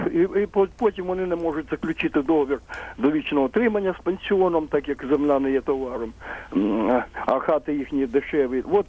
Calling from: Kyiv, Ukraine

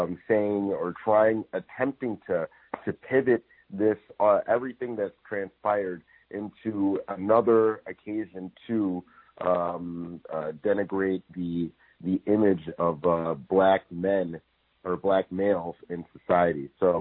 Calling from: Van Nuys, California, United States; I'm reporting in from Van Nuys, California.

